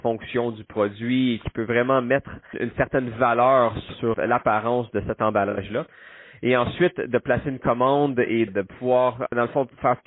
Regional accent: Quebec, Canada; Oui, je viens du Québec moi-même. J'ai beaucoup de famille là-bas

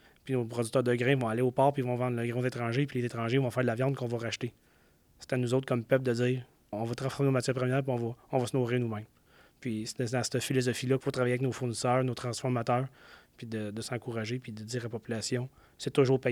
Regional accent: Saint-Hyacinthe, Quebec, Canada; moi je viens de Saint-Hyacinthe, je parle de cet exemple-là.

